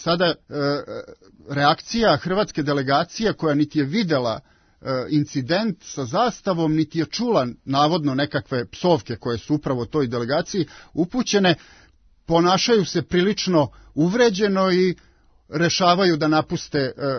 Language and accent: Serbian; Vojvodina, Serbia; Ja sećam se dobro 90. godina i dolazim iz Vojvodine i dobro su mi poznati ti događaji.